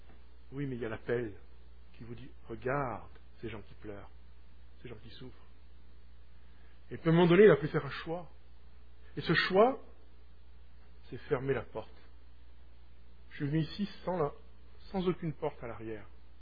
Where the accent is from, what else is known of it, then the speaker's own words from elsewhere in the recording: Provence-Alpes-Côte d'Azur, France; moved away as an adult; il y a 4 ans et demi, j'ai quitté ma terre natale, ma Provence natale, un coin qui est béni par les dieux. Ma maison, au bord de la mer, de la Méditerranée